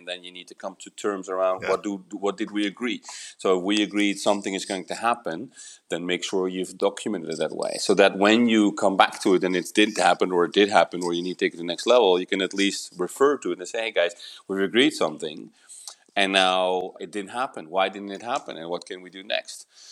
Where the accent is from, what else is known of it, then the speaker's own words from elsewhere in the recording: Netherlands; English is a second language; I'm from the Netherlands, and I'm not sure, but I think we're one of the most most direct people considered in the whole world.